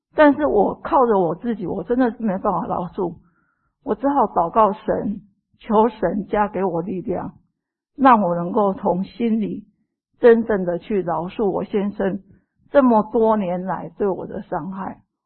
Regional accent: Kaohsiung, Taiwan; 各位弟兄姊妹大家好，我是来自于高雄市的

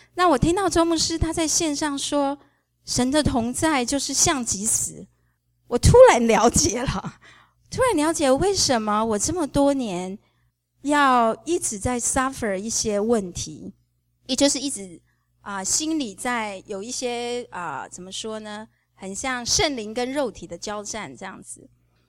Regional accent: Taiwan; now in Dallas, United States; 好像我们从小在台湾长大

